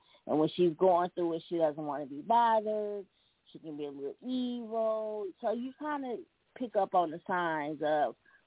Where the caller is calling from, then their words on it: Milwaukee, Wisconsin, United States; I'm calling from Milwaukee.